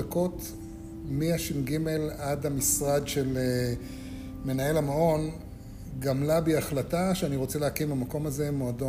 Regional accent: Kfar Shmaryahu, Central District, Israel; also born or lived in Tzahala; היה לנו בית סוכנות כזה בצהלה, אבא שלי היה אלוף בצהל בזמנו, וכשהייתי בן 10, שזה לפני יותר מ-50 שנה, אז עברנו לכפר שמריהו, כשזה עוד היה כפר, עם כל מיני רפתות וגני ירק למיניהם.

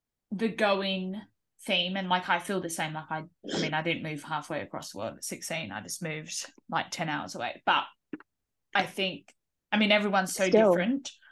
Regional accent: Australia; So I think as an Australian, like moving outside of Australia, you're really never going to be alone.

